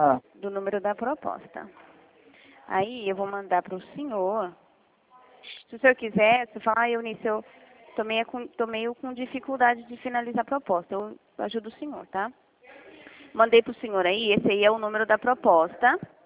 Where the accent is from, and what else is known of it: Piracicaba, São Paulo, Brazil; also born or lived in Minas Gerais